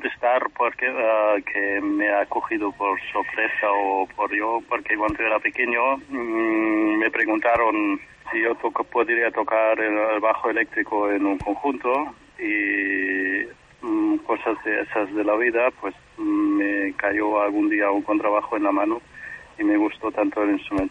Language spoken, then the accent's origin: Spanish; Germany; como soy alemán, pues me gusta mucho el repertorio alemán en general